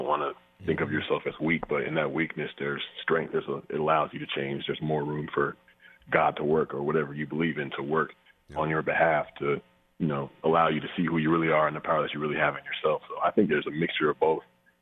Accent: Atlanta, Georgia, United States; now in New York, United States; I grew up in Atlanta, Georgia, but my dad was born in Queens and lived in New York, and so we moved here. I grew up here.

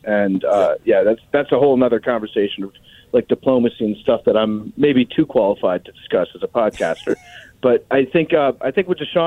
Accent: Herndon, Virginia, United States; But, I mean, like, listen, I grew up in Herndon, okay?

